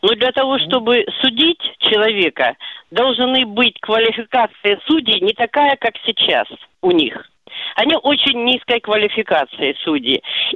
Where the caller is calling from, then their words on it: Rostov-on-Don, Rostov Oblast, Russia; я из Ростова-на-Дону